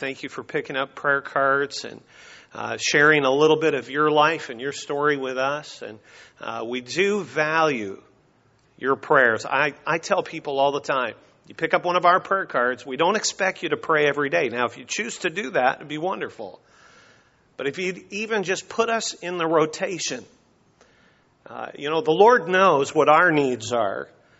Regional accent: Canada; For myself, growing up in Canada, you may or may not be aware of this, but we have really strict gun control laws in Canada

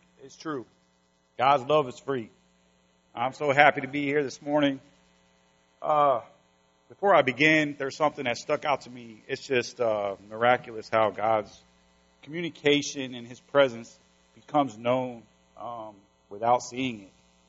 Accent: Florida, United States; also born or lived in Oakland, California; I was born in Oakland, California, and I lived there for a few years. My mother and father had some issues, and they had to separate. Me and my mother left California and moved to Florida. I was raised all over Florida.

